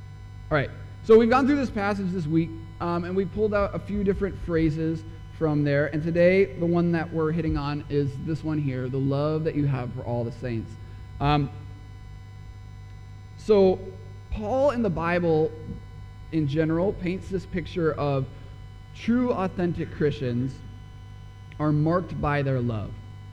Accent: Minnesota, United States; I cheer for the Minnesota Timberwolves because I'm from Minnesota and I like being let down every single year.

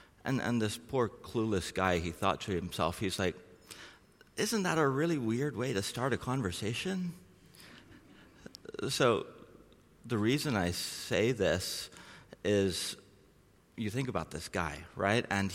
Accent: Norway; now in Thailand; Anyway, so I'm originally from Norway, but don't ask me a whole lot about Norway, please. Thailand, I'll be a bit more familiar with that.

